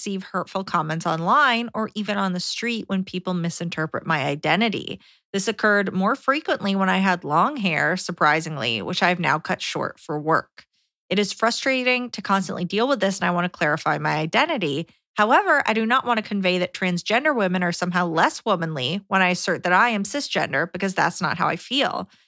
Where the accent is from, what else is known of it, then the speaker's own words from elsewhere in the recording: Brazil; English is a second language; As a Brazilian and English not being my first language